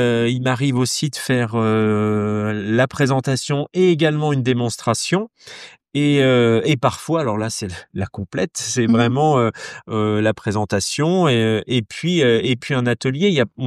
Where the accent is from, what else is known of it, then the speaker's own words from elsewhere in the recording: Centre-Val de Loire, France; quand j'étais enfant en Touraine, parce que je suis d'ici, j'ai connu des hivers très froids